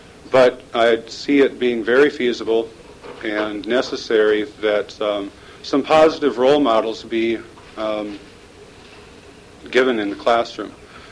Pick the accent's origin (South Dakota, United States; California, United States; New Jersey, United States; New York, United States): South Dakota, United States; also born or lived in Minnesota; I was born in Minnesota, but unfortunately my parents raised me in South Dakota.